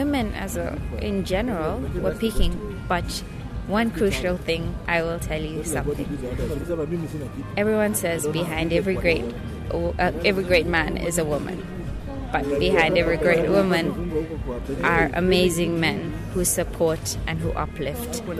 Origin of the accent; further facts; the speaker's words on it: Mombasa, Mombasa County, Kenya; Oh, my background is quite complex, but I'm Kenyan, born and brought up in Mombasa. I'm quite mixed, so I do have French, Portuguese, and Indian blood.